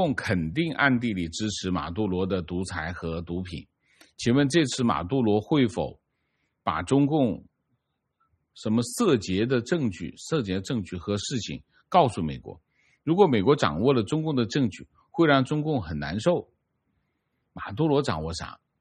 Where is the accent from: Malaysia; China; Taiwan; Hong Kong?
Taiwan; 请习近平尊重我们台湾人民自己的选择。